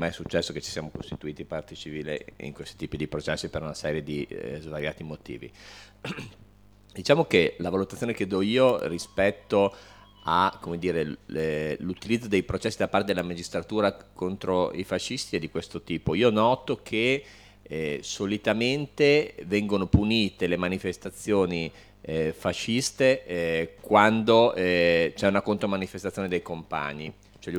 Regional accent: Bologna, Emilia-Romagna, Italy; Peraltro io sono di Bologna, quindi lo potrei fare.

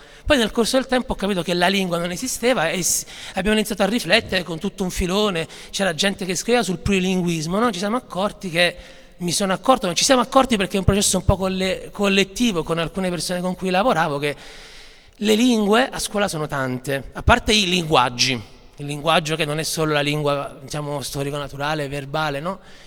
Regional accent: Naples, Campania, Italy; la mia cadenza si sentiva. E quindi all'università, chi veniva da zone di Napoli non marginale

